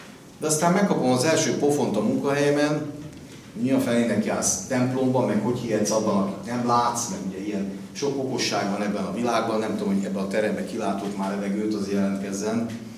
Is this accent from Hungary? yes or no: yes; Hungary; Én büszke magyar is vagyok